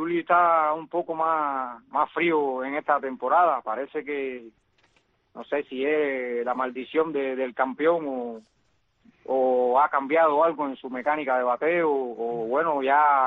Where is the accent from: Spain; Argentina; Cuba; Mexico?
Cuba; como todo cubano que somos, queremos ver brillar a los cubanos ahí en las mayores.